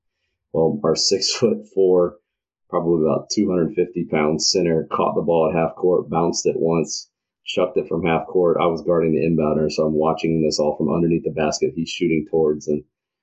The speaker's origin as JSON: {"language": "English", "region": "North Carolina", "country": "United States", "said": "And I was from North Carolina, so I had the triangle there with Duke and North Carolina and NC State."}